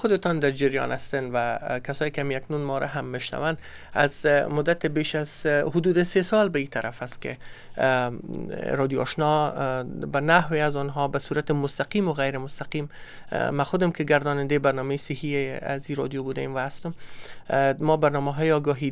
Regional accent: Afghanistan; به عنوان یک افغان

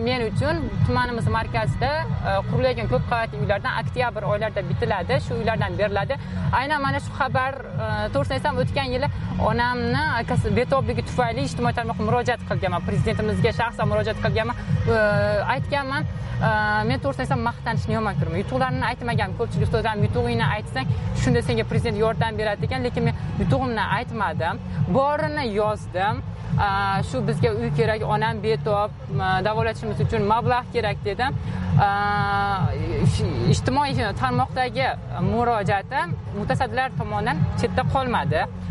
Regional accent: Buloqboshi, Andijan Region, Uzbekistan; also born or lived in Jalaquduq; Onam ham Rossiyaga borib ishlab kelgan va biz buloq boshiga onamning uylari ko'chib kelganmiz.

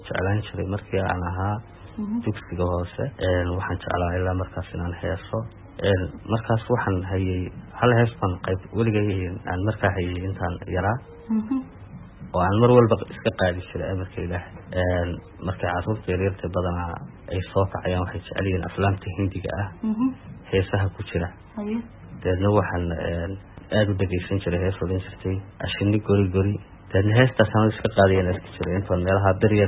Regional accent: Hargeisa, Maroodi Jeex, Somalia; also born or lived in Sanqoola; waxaan ku soo barbaaray Hargeysa waxaan ku dhashay deegaanka Sanqoola la yiraahdo waxaan waxbarashadii la ku qaatay isla caasimadda Hargeysa

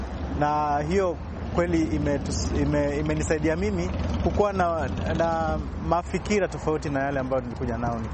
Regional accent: Kenya; natoka Kenya

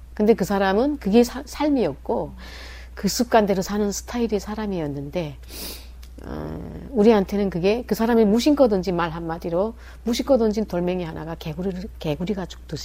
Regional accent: North Korea; 저희가 북한에서 왔습니다

